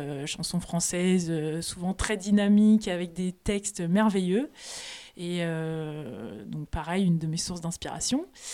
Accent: Annecy, Auvergne-Rhône-Alpes, France; also born or lived in Grenoble; Oui, je viens d'Annecy. Après, j'ai fait quelques années à Grenoble.

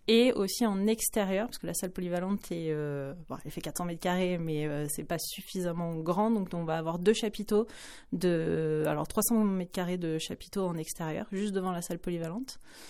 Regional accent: Saint-Étienne-de-Crossey, Auvergne-Rhône-Alpes, France; Je suis de Saint-Étienne-de-Crossey. Moi, j'habite à Saint-Étienne-de-Crossey.

